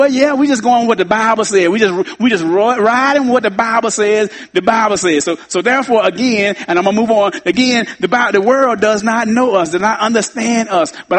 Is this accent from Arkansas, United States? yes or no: yes; Arkansas, United States; I'm from Arkansas. We kind of grew up together, and you know, we all grew up in the church.